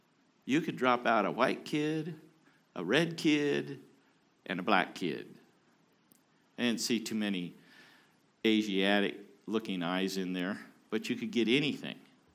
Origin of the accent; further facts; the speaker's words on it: Idaho, United States; I didn't live in the South. I grew up in Idaho.